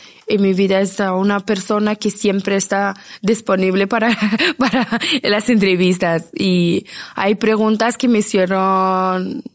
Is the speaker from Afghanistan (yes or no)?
yes; Afghanistan; Spanish is a second language; yo en mi país yo era presentadora de televisión pública de Afganistán y no me gusta seguir así siendo refugiada, y me gustaría volver a mi país y abrazar otra vez a mis hijos